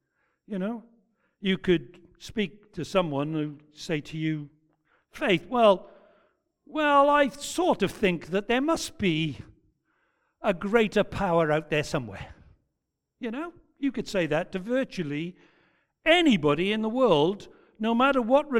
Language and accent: English; Wales, United Kingdom; we'll be as short as any Welshman can be. You do understand that, don't you? A Welsh minute is about twice as long as an English minute.